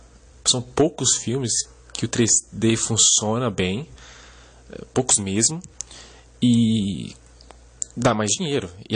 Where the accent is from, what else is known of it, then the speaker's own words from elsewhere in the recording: São Paulo, Brazil; sou de São Paulo.